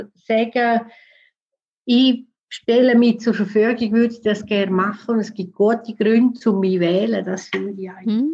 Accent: Chur, Graubünden, Switzerland; ich bin zwar in Chur aufgewachsen

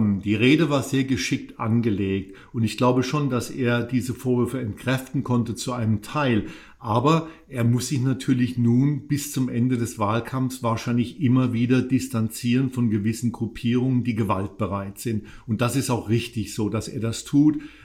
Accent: Charlottesville, Virginia, United States; Das ist meine Heimatstadt, ja.

